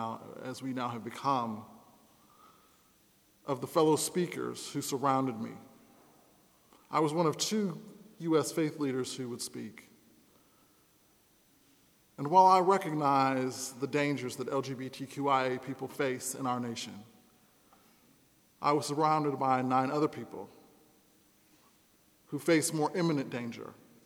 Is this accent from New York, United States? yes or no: no; Urbana-Champaign, Illinois, United States; My experience at the UN ended up earning me an invitation back to my hometown at the University of Illinois at Urbana-Champaign, where I gave the keynote speech and did a workshop.